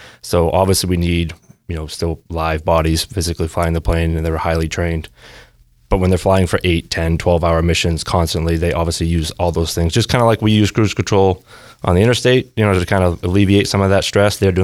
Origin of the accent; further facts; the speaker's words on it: Maine, United States; I was raised over in Western Maine. I went to school in Mount Blue over in Farmington and joined right in high school